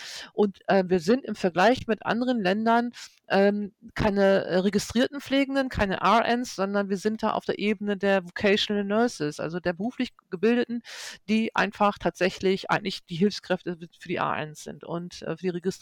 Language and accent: German; Northern Germany, Germany; ich als Norddeutsche würde jetzt mal sagen